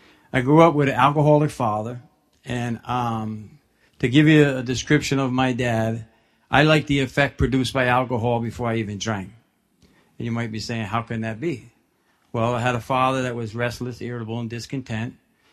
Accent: New Brunswick, New Jersey, United States; I was born and raised in New Brunswick in a predominantly African-American neighborhood, Puerto Rican neighborhood.

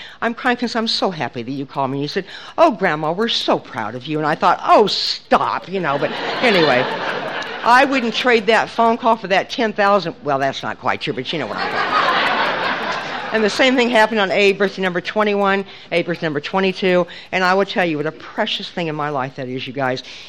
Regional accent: Nebraska, United States; born or raised there

